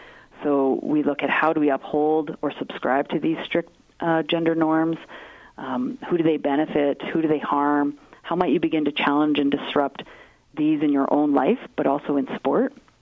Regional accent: Saskatchewan, Canada; Yeah, well, I am from Saskatchewan originally

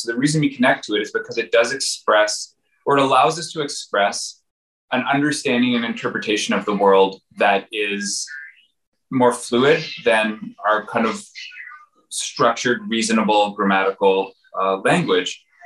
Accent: Toronto, Ontario, Canada; where I grew up in Ontario, especially in Toronto at the time, wasn't lovely.

